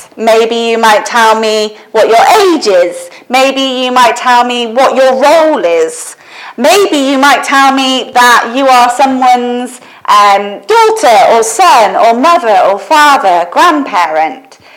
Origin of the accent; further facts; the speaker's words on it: Forest of Dean, South West England, United Kingdom; also born or lived in Liverpool; So I grew up in the Forest of Dean. I went to the AOG church there.